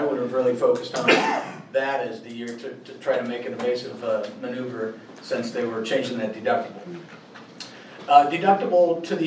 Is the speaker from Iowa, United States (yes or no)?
yes; Burlington, Iowa, United States; I'm from Burlington, Iowa.